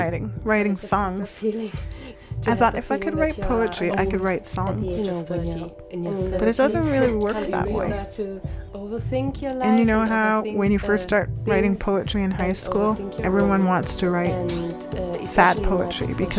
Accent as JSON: {"language": "English", "country": "Canada", "lives_now": "Germany", "said": "Leaving Canada, leaving my home to come to Germany was a big step."}